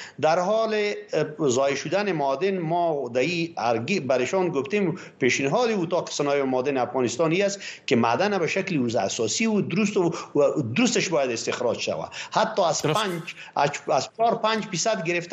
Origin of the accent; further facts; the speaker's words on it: Afghanistan; او وقت ما افغان هستیم.